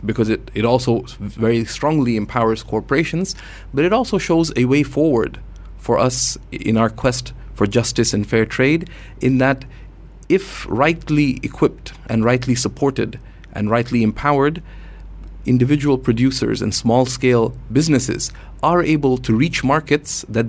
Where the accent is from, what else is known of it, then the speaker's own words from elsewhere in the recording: Canada; my origins are in India and Pakistan, and having grown up in much of my life as well in developing countries, though I'm a Canadian